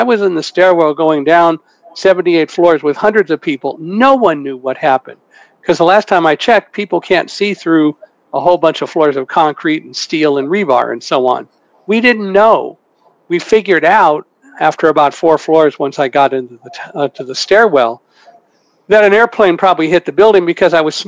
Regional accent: California, United States; But I grew up in California in earthquake country, so I learned early, building moves, habit, go stand in doorway.

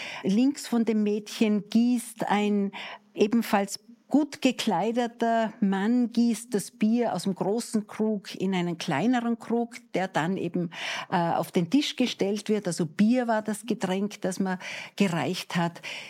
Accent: Wolfurt, Vorarlberg, Austria; Ich komme aus Vorarlberg, aus einer kleinen Ortschaft namens Wolfurt. Das ist in der Nähe von Bregenz.

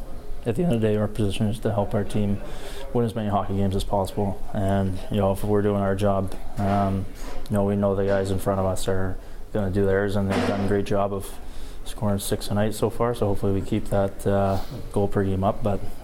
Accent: United States; being an American, a fellow old teammate

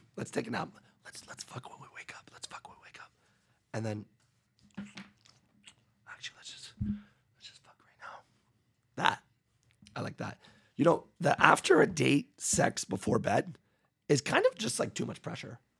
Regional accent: Canada; I didn't get it because I'm Canadian.

